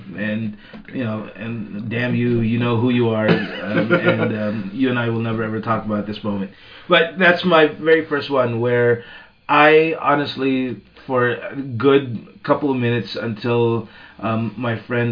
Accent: Philippines; I'm from the Philippines

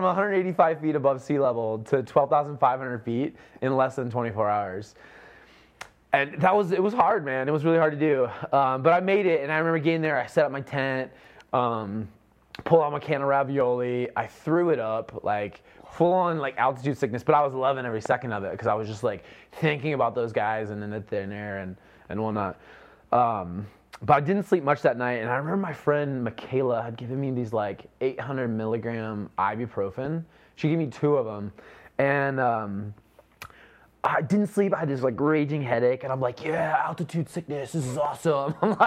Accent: Omaha, Nebraska, United States; I was like, I'm from Omaha. Like, I only slept like 15 minutes last night.

